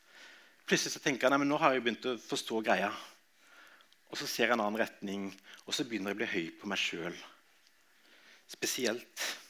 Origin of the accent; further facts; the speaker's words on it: Southern Norway, Norway; Eller som sørlending, så kan jeg kjenne meg igjen i et dikt